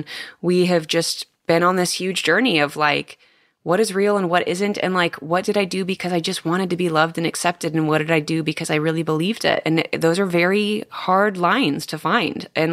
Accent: California, United States; Yeah, I grew up in California. And so I moved to the Midwest

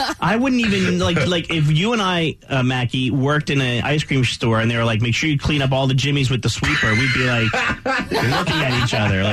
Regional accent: New Jersey, United States; Yeah, I grew up in Jersey in the Northeast there, the tri-state area. We call them subs or heroes.

